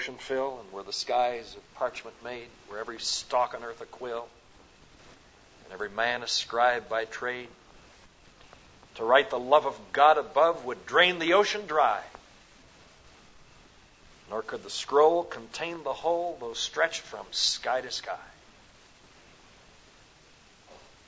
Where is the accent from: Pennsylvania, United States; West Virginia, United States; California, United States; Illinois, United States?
Illinois, United States; also born or lived in Indiana; now in Texas, United States; I'm a Midwesterner. You knew I wasn't a Texan because I don't have a Texas accent anyway. I was born in Indiana, raised in Illinois, and moved to Texas. That's the story of my life.